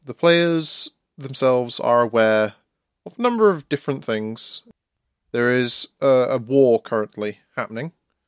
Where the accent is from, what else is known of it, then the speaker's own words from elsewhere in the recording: Scotland, United Kingdom; now in Southampton, United Kingdom; And I'm originally from the Shetland Islands, but I've been living in Southampton while at uni.